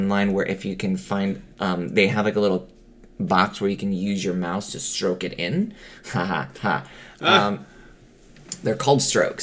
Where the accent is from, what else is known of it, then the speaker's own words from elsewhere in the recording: China; I know these things and I grew up in China.